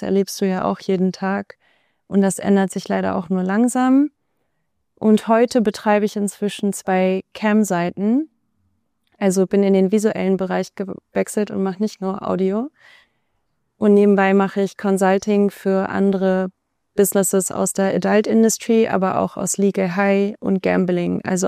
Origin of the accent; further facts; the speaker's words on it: Berlin, Germany; also born or lived in Hamburg; Ich bin geboren in Hamburg und seit ich 7 bin, wohne ich in Berlin mit meiner Familie und kann mir eigentlich auch nichts anderes vorstellen. Ich liebe Berlin, die liberalste Stadt der Welt.